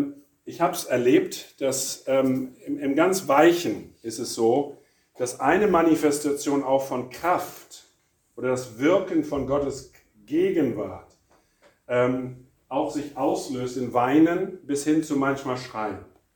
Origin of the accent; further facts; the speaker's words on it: India; also born or lived in North Germany; ich bin Norddeutscher, bin in Indien aufgewachsen